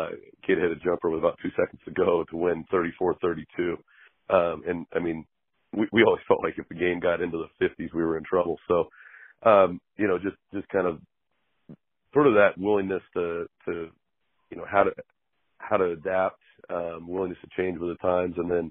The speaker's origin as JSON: {"language": "English", "town": "Clatskanie", "region": "Oregon", "country": "United States", "tie": "born or raised there", "said": "he's from Astoria, I'm from Clatskanie, and so we kind of grew up in a similar, you know, kind of a similar setting."}